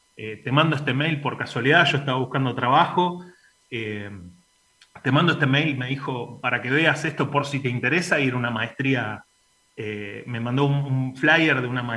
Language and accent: Spanish; Mar del Plata, Buenos Aires Province, Argentina; also born or lived in Ituzaingó; Nací en Ituzaingó, en realidad. Pero viví toda mi vida en Mar del Plata. Sí, nací en Ituzaingó y de muy chico me fui a Mar del Plata y bueno. Y viví ahí casi toda mi vida, hasta el 2014.